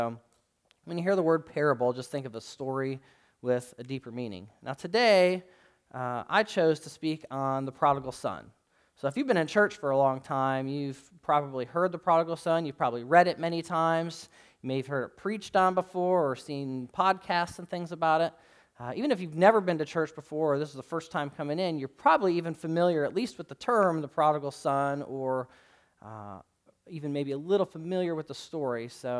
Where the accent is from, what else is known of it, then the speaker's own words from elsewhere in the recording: Michigan, United States; I grew up in Michigan, and in Michigan, there's a great divide.